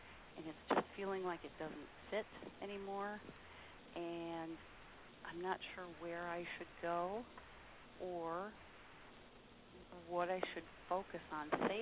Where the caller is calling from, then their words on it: St. Paul, Minnesota, United States; I'm calling from St. Paul.